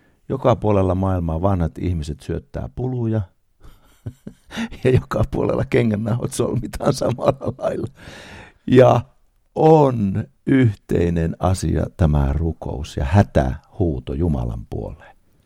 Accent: Lapua, South Ostrobothnia, Finland; born there; also born or lived in Jyväskylä; mä oon syntynyt Lapualla ja vanhemmat siellä.

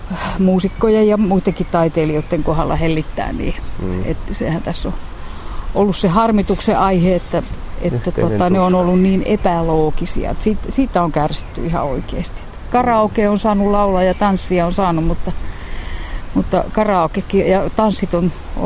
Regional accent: Ruovesi, Pirkanmaa, Finland; Ruovedellä.

